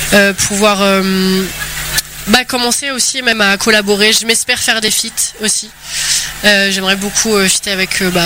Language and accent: French; Paris, Île-de-France, France; Mais non, je viens de Paris en vrai, tu vois. Donc voilà, mais la Normandie m'a adoptée